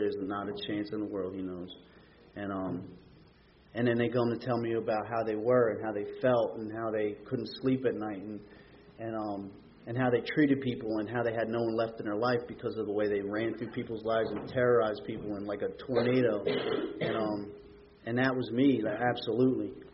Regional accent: Jersey City, New Jersey, United States; Like I said, I grew up in North Jersey, in Jersey City, and my uncles lived around me

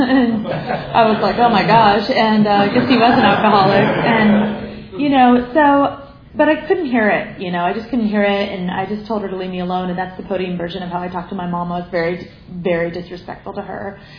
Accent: Iowa, United States; And my mom and dad are both from North Carolina, and so I was raised in Iowa

